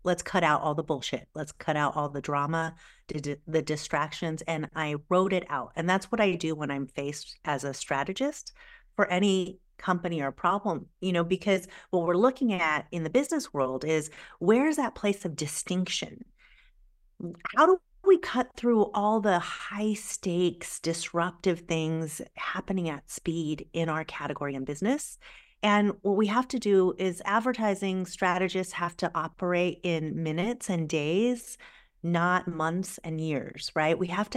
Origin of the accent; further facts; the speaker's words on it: California, United States; English is a second language; also born or lived in Taiwan; I was an immigrant from Taiwan to California when I was really young. So I didn't know the language. I felt like an outsider. I lived in a really amazing kind of old-fashioned-y, predominantly white town.